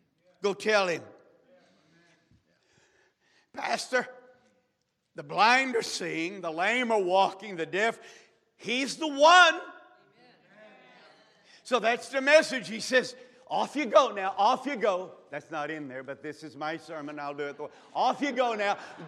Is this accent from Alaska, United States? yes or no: no; Texas, United States; I'm kind of from Texas.